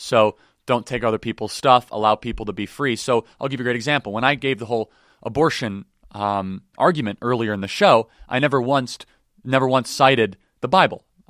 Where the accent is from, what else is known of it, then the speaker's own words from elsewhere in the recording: Illinois, United States; I grew up in Illinois. I love it to death, but it's becoming unsustainable.